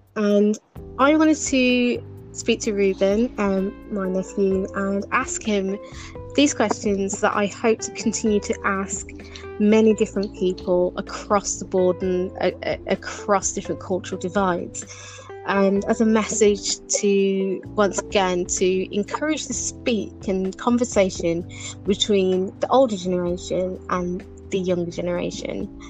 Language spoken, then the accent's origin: English; Birmingham, West Midlands, United Kingdom; I'm 39 years old. And as I've mentioned on my previous podcast, that I am from Birmingham in the UK. And Birmingham, is much like London, is a very cultural melting pot of different cultures.